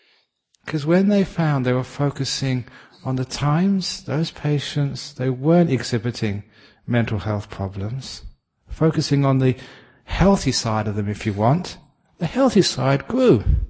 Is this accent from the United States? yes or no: no; England, United Kingdom; born there; I was born in England, and my favorite food was fish and chips.